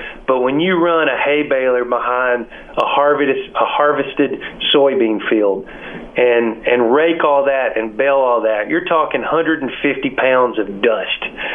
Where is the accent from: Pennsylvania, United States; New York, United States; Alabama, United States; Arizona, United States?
Alabama, United States; Woodville; Yeah, so I grew up in Woodville, which is about 20 miles east of Huntsville, in that Gunnersville, Scottsboro, Huntsville corridor. Really, really small town.